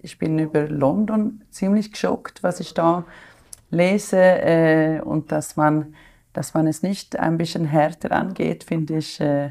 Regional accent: Sweden; Also ich habe es selber nie erlebt. Ich bin in Schweden aufgewachsen

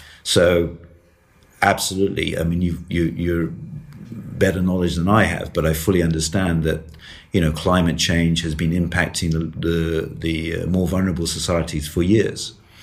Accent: United Kingdom; I am British

